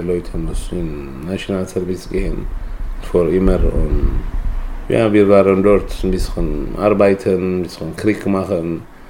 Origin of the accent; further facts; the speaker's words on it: Eritrea; now in Aarau, Switzerland; ich wohne hier in Aarau. Und ich bin seit 9 Jahren hier in Aarau gewohnt. Ich komme aus Eritrea, ich bin 33 Jahre alt.